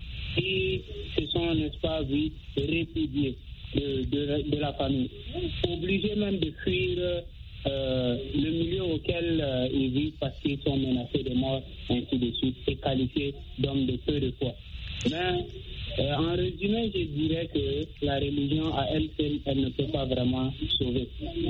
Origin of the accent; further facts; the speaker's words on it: Chad; now in Russia; je suis un tchadien en Russie